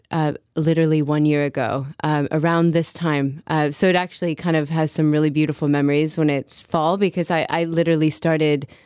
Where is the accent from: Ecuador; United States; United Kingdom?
United States; Midwest; I grew up in the Midwest, and I have incorporated a different side of country to my music